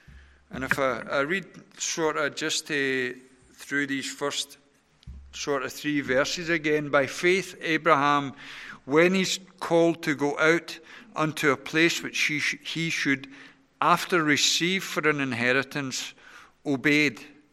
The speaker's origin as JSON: {"language": "English", "region": "Scotland", "country": "United Kingdom", "accent": "Scottish", "said": "I love being Scottish. I love having a Scottish accent. I love Scotland."}